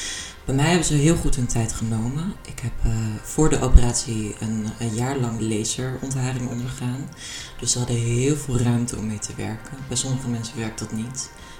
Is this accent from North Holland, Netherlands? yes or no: yes; Hoorn, North Holland, Netherlands; Ik kom uit Horen.